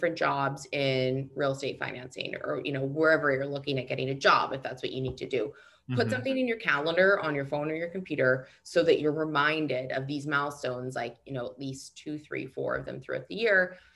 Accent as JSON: {"language": "English", "country": "Canada", "lives_now": "United States", "said": "And then it obviously makes people laugh because I'm a Canadian. I'm not even allowed to vote in America yet."}